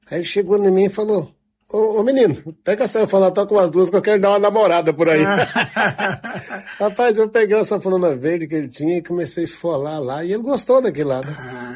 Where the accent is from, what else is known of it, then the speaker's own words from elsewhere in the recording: Jaraguari, Mato Grosso do Sul, Brazil; Sou de Jaraguari.